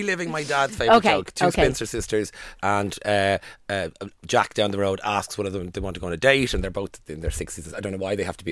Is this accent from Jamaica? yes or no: no; Ireland; As Irish people.